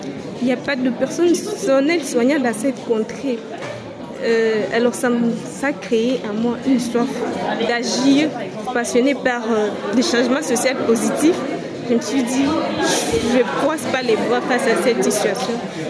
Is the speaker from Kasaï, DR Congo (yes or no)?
yes; Kasaï, DR Congo; Je suis du Kasaï. Alors, je vis dans une région où il y a plus d'enfants malnutris